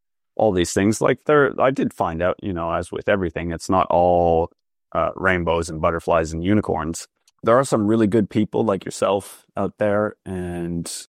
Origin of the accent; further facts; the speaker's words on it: Canada; now in Sydney, Australia; I live in Sydney, Australia. I'm originally Canadian, but I studied here and I fell in love with the country and I stuck around.